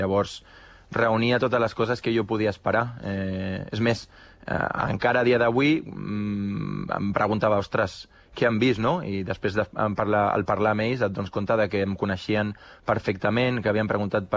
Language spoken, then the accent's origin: Catalan; Barcelona, Catalonia, Spain; jo sóc del Barça, vaig néixer al costat del Camp Nou, he estat allà 3 anys i és una il·lusió per qualsevol entrenador i més per algú que ha crescut allà i que és d'allà.